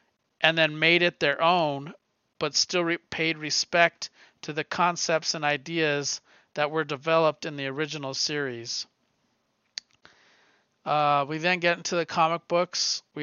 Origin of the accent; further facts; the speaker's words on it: New Mexico, United States; because I'm from New Mexico, and lowriders are kind of a big deal there.